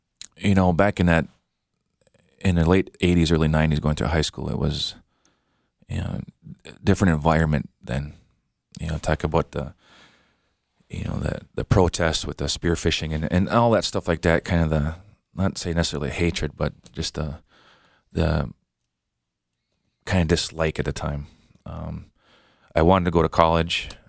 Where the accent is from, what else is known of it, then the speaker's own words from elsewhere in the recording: Bad River Indian Reservation, Wisconsin, United States; moved away as an adult; also born or lived in Madison; I'm originally from Bad River Indian Reservation up in northern Wisconsin. I grew up there pretty much all my life until I went to military when I was 18 years old. I was born in Madison, Wisconsin.